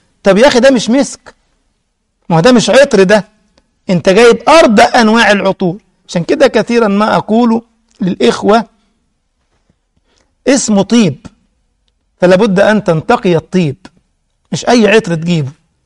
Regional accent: Egypt; أذكر مرة أحد المعالجين هداه الله عندنا في مصر

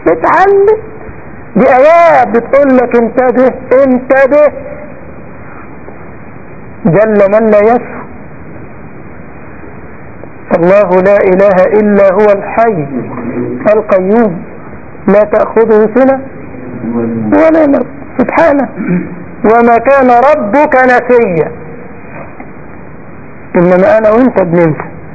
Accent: Egypt; في بلدنا مصر اخ بعد ما ربنا من عليه كده والتزم قوي

